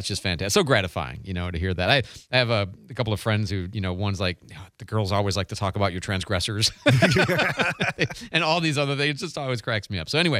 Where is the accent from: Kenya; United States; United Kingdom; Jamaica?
United States; Detroit, Michigan; I was raised in Detroit. That just makes me.